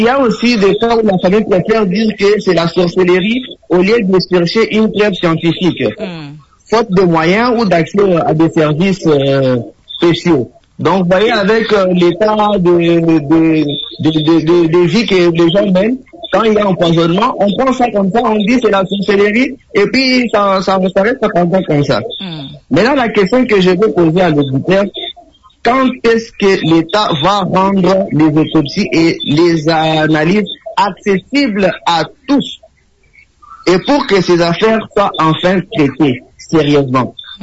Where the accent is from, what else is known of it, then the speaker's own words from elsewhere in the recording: Mbuji-Mayi, Kasaï-Oriental, DR Congo; Ouais, moi, je suis de Mbujimayi, hein, je ne suis pas de Lubumbashi.